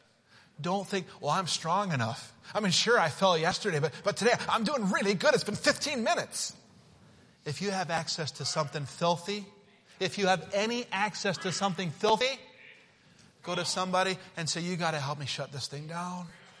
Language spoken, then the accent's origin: English; Utah, United States; I grew up in Utah, so I have to tell this story.